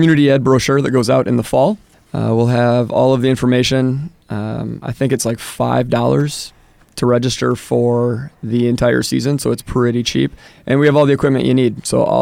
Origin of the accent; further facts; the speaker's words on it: Iowa, United States; So I grew up in Iowa. But came to the North Shore for grad school.